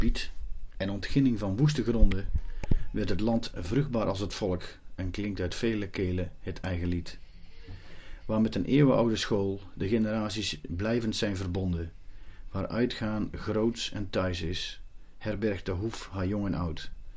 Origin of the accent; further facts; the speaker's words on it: Loosbroek, North Brabant, Netherlands; ik ben 52, geboren en getogen te Loosbroek.